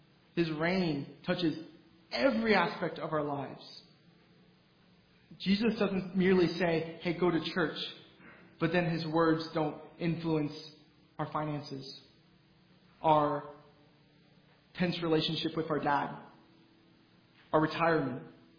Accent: United States; But as American Gentiles, we have plenty of things that we will sacrifice our entire life for.

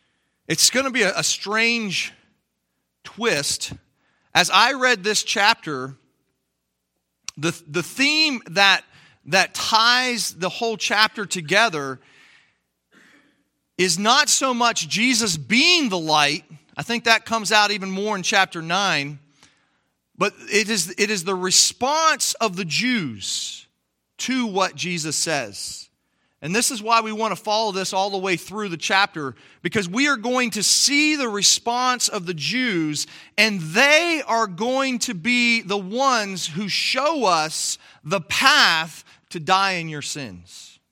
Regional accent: Canton, Ohio, United States; born there; I have to trust my parents are telling me the truth when they say I was born in Canton, Ohio, right?

